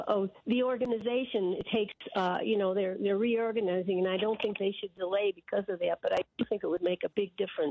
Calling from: Phoenix, Arizona, United States; also born or lived in Flagstaff; from Phoenix, by the way.

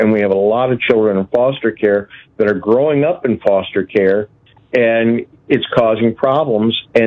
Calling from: St. Louis, Missouri, United States; I'm calling from St. Louis, Missouri, and I wanted to get your opinion on our Josh Hawley wackadoodle we have as a senator

